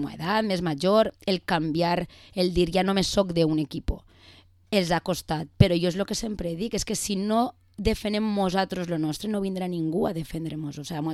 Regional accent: Vila-real, Valencian Community, Spain; Jo sempre dic de Villarreal.

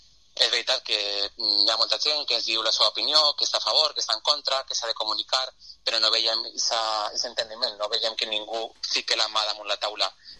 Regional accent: Valencian Community, Spain; que és la nostra insignia com a valencians i com a valencianes

